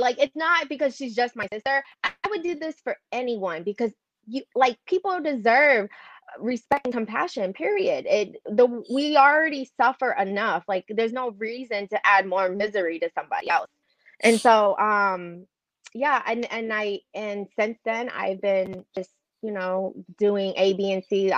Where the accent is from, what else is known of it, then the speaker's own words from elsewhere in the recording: Myanmar; moved away; me and my sister, we are political refugees. We came from Burma during civil unrest.